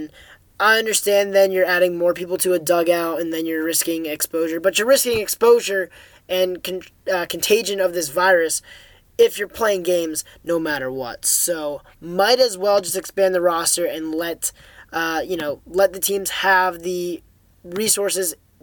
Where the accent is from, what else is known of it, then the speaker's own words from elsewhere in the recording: Phoenixville, Pennsylvania, United States; my twin brother, calling in from my hometown of Phoenixville, Pennsylvania